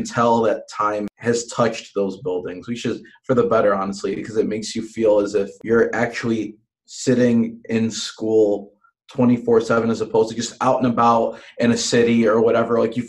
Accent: Chicago, Illinois, United States; I'm from Chicago, so I've lived there my whole life.

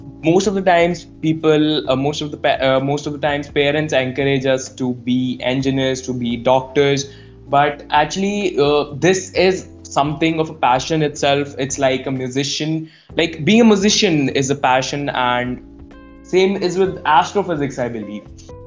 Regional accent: India; especially when I'm from India and when I've interacted with people from India

